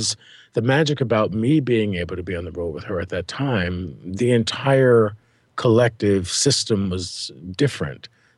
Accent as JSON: {"language": "English", "town": "Chicago", "region": "Illinois", "country": "United States", "said": "She knows, M knows that I'm from Chicago."}